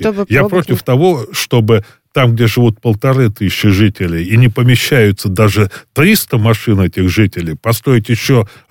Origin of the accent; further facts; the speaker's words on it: Moscow, Russia; как коренного москвича.